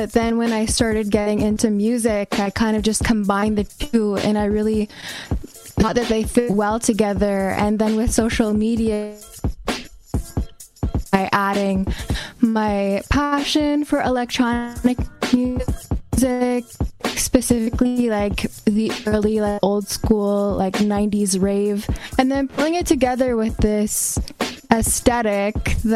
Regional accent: Kahnawake, Quebec, Canada; I am from the Mohawk Nation of Gunawage

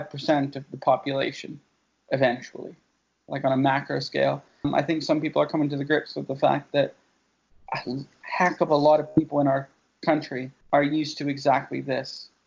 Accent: United Kingdom; born or raised there

